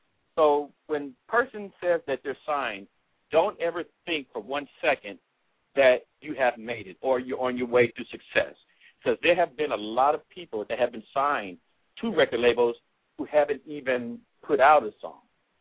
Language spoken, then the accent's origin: English; Pasadena, California, United States; I was raised in Pasadena, California, with a single parent.